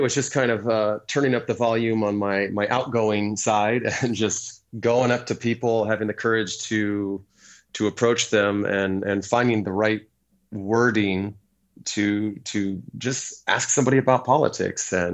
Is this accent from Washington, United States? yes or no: no; Iowa, United States; I narrowed it down to my home state of Iowa